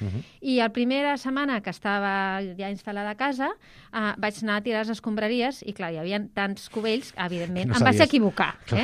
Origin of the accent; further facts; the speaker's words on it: Catalonia, Spain; Soc catalana, però la meva mare és anglesa.